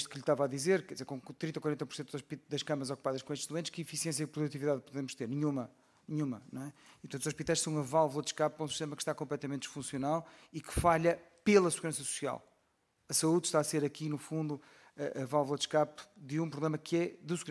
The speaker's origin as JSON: {"language": "Portuguese", "town": "Barcelos", "region": "Norte", "country": "Portugal", "tie": "born or raised there", "said": "Eu venho de uma aldeia, cresci numa aldeia em Barcelos"}